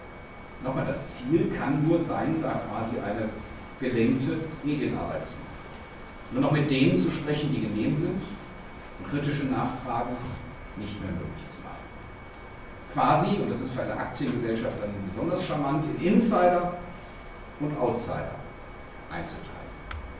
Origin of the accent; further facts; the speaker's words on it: Cologne, North Rhine-Westphalia, Germany; Wie gesagt, ich komme aus Köln, das ist nochmal speziell